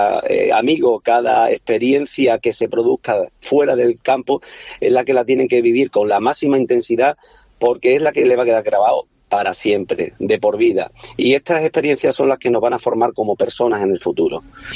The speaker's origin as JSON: {"language": "Spanish", "town": "Almendralejo", "region": "Extremadura", "country": "Spain", "said": "Somos embajadores de Almendralejo y por lo tanto el pabellón de nuestra ciudad lo queremos dejar bien alto."}